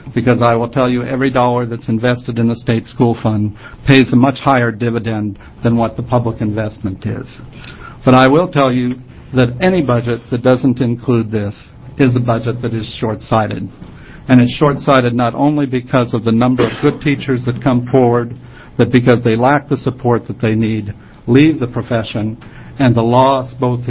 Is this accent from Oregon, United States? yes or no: yes; Oregon, United States; I had many great teachers growing up in Oregon public schools.